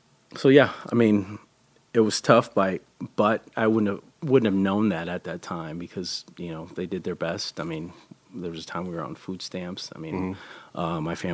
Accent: Bell, California, United States; Yeah, so growing up in Catholic school, so we moved to a suburb, it's Bell, California, in LA County.

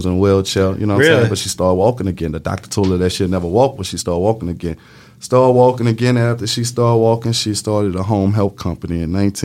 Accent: Marrero, Louisiana, United States; I'm from Moraro. Grew up in Westminster. In Moraro, it's the first neighborhood when you hit Moraro coming from the West Wego area. Stayed there till I was about 13, 14.

